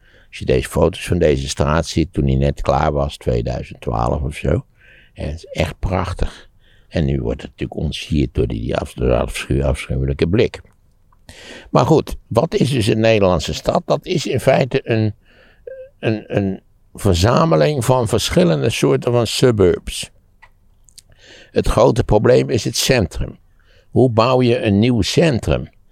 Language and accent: Dutch; Netherlands; born there; wat ben ik dankbaar dat u mij geboren heeft laten worden in een vrij redelijk, fatsoenlijk en schatrijk land. Ja, er is van alles mis in Nederland